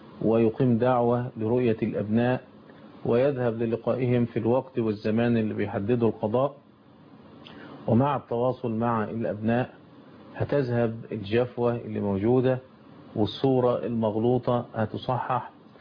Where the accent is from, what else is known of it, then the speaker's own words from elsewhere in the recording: Egypt; كما الحال عندنا في مصر